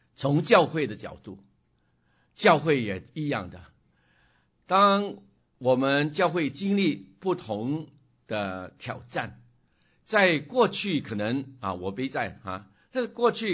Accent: Hong Kong; moved away; 我们离开香港离乡别井，在这个地方生活的时候，我们要学英文

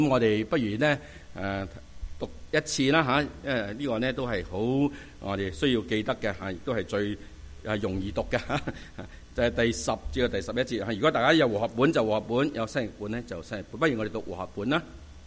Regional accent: China; 我们中国人好明白什么叫祝福。

